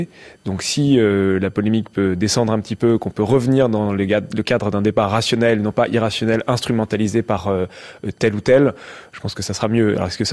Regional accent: Villeurbanne, Auvergne-Rhône-Alpes, France; Il se trouve que moi, quand j'étais enfant, j'habitais à Villeurbanne.

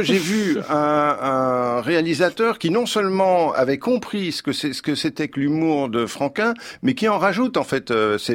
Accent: Belgium; Oui, je suis belge aussi là.

